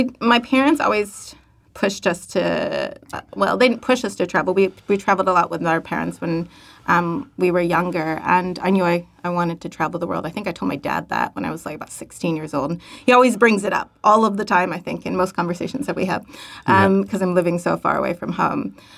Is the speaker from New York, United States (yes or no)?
yes; New York, United States; now in New Zealand; And I've been in New Zealand for about 9 years, I want to say, on and off. But I'm from New York.